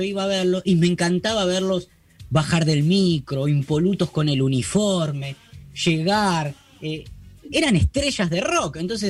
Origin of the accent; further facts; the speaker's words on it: Villa Hidalgo, Buenos Aires, Argentina; yo soy un pibe nacido y criado en Villa Hidalgo